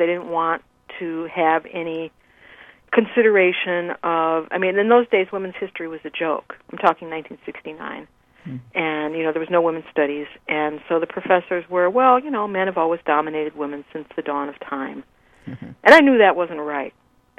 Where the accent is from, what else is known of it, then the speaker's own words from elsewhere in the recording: Midwest, United States; I grew up in the Midwest.